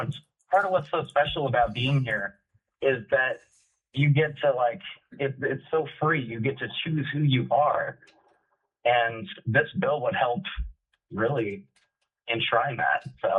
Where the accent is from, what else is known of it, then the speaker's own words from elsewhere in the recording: Anchorage, Alaska, United States; I'm transgender. I'm from Anchorage. I wasn't born out in Palmer, but I moved there when I was young enough, so I don't really like remember. I've been in Alaska my whole life is what I'm saying.